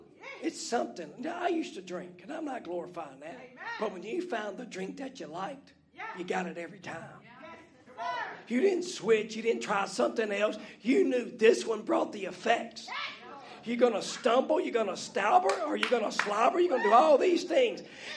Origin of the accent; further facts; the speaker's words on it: the South, United States; You know, I'm from the South. Now, I know y'all are Southern, but we're South.